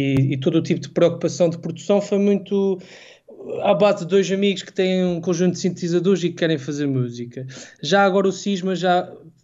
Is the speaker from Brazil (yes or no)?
no; Azores, Portugal; Já é quase mais açoriano do que eu. Ele está para aqui há 15 anos, eu tenho 26